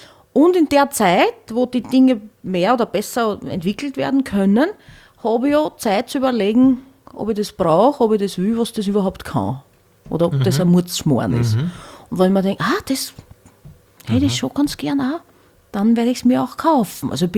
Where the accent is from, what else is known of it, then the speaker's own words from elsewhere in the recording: Hornstein, Burgenland, Austria; bei der Tamburica in Hornstein, wo ich her bin.